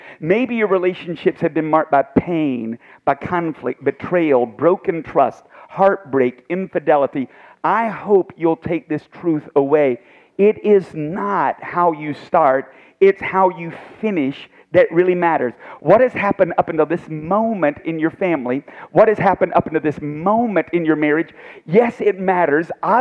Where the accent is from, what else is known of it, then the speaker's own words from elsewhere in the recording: Tennessee, United States; I remember we grew up in Tennessee, and the first house we bought was like a quarter of a mile away from my mom and dad's house.